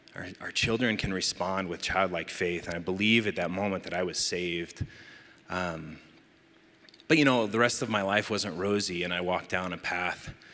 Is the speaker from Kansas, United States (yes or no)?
yes; Wichita, Kansas, United States; Boy, I grew up in Wichita, Kansas, a long time ago.